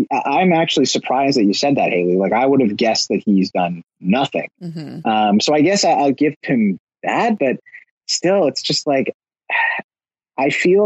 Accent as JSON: {"language": "English", "country": "Canada", "said": "I'm biased as a Canadian"}